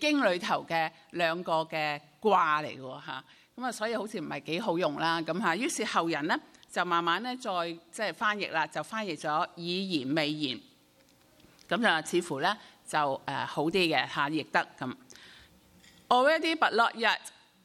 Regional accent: Hong Kong; now in United Kingdom; 就比如嚇我哋香港人移居到嚟英國

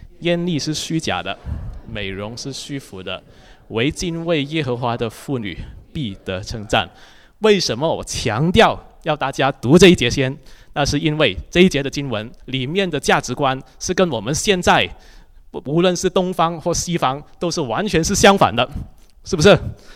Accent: Hong Kong; 我们在香港长大的，每一年就会看一次这个香港小姐

